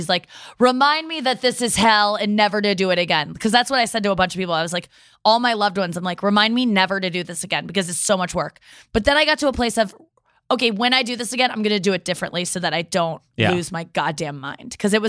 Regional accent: Midwest, United States; I'm from the Midwest.

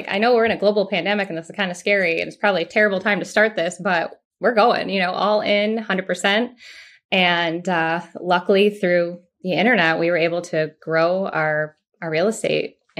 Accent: Rochester, New York, United States; moved away; We are originally from Rochester, New York, upstate. Really cold, very, very gray.

